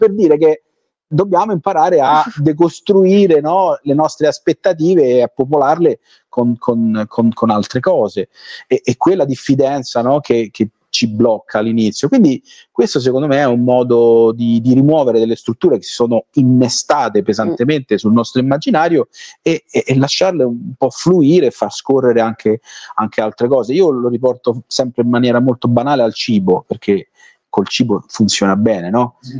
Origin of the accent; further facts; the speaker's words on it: Rome, Lazio, Italy; come sentite, vengo da Roma